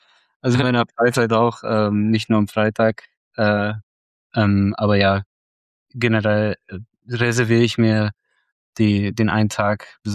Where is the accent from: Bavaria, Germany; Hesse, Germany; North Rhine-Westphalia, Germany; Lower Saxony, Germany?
Bavaria, Germany; Rosenheim; Ich komme aus Rosenheim, ist eine Stadt nähe München an der österreichischen Grenze.